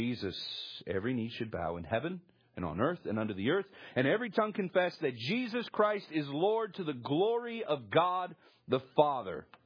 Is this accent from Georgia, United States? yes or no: no; Vallejo, California, United States; I'm proud to be from Vallejo.